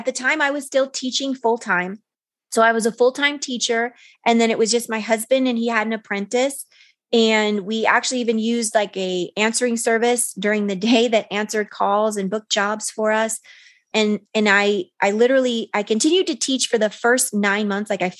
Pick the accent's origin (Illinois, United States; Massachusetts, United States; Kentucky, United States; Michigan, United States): Illinois, United States; Chicago; So I'm the oldest in my family, and I grew up in Chicago and in a very like working class community.